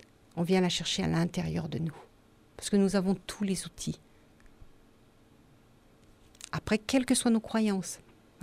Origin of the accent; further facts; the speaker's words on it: Auvergne-Rhône-Alpes, France; moved away; nous habitons dans le Diwa depuis peu de temps. Mmh. Nous venons de Haute-Savoie.